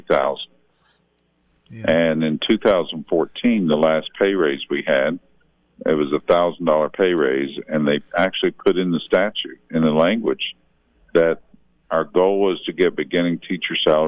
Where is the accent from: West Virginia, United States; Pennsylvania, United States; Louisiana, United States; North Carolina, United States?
West Virginia, United States; I grew up in Wyoming County. It's our heritage that when you're wrong to a point, that's the course of action you take.